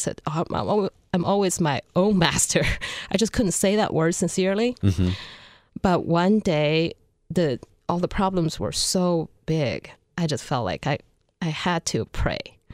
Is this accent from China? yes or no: yes; Beijing, China; English is a second language; now in United States; I am from China, Beijing.